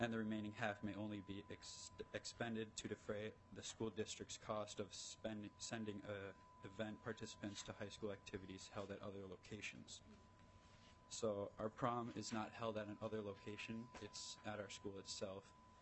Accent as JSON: {"language": "English", "town": "Nicollet", "region": "Minnesota", "country": "United States", "said": "I'm from Nicollet, and I am the student body president."}